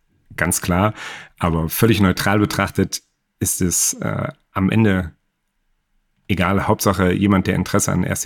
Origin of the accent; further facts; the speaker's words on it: Rhineland, Germany; Und was ich als Rheinländer gelernt habe, der mit diesen, ja, komm, wir trinken zusammen, wir quatschen zusammen und Freundschaften aufgewachsen ist und damit groß geworden ist